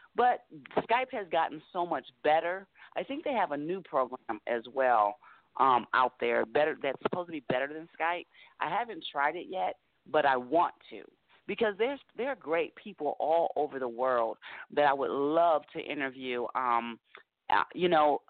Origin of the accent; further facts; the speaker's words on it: Anaheim, California, United States; I'm originally from Anaheim, California.